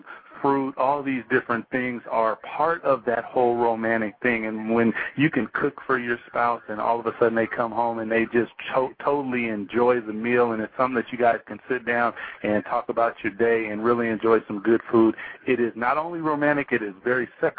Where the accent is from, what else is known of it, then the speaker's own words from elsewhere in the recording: Seattle, Washington, United States; Well, you know, we're from Seattle, Washington, so the great Northwest, and there we have fantastic seafood, and it happens to be the love of our family.